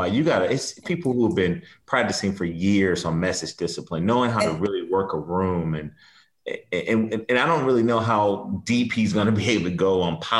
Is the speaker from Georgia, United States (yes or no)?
yes; Athens, Georgia, United States; he's a UGA alum, just like Brian, and I grew up in Athens